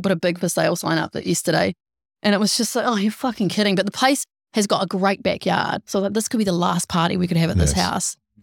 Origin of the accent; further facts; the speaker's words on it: Ballarat, Victoria, Australia; People think I'm a lunatic when I come down from Ballarat because I'm like, you know, like Ballarat's still got a good country vibe, right?